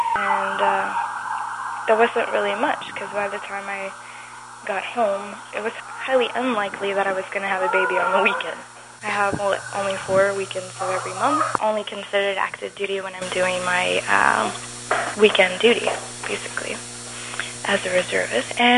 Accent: Texas, United States; Like, I grew up in Texas. I was always around guns, and I was very much a tomboy

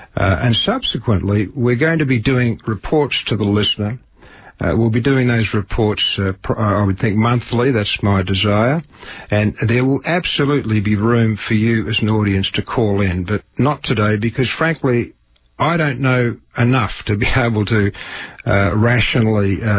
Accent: Australia; also born or lived in Papua New Guinea; now in United States; I'm Australian, obviously. I came to America from Australia and Papua New Guinea, actually, where I lived for 7 years back in the... I came here in the mid-70s. I was in Papua New Guinea in the late 60s, early 70s, living in a grass hut.

